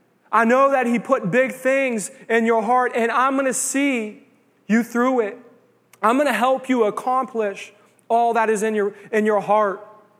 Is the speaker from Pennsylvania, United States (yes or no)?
yes; Pennsylvania, United States; I'm from Beaver County, y'all. We all got lists around here.